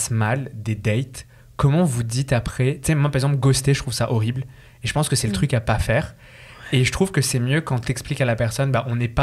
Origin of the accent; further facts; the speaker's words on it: France; je suis Français aussi.